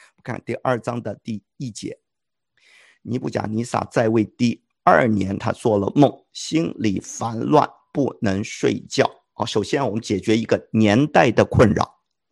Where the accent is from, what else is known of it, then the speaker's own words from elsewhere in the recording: China; 就像中国人跟美国人不一样，我们中国人一生下来就一岁了，过了一年又一岁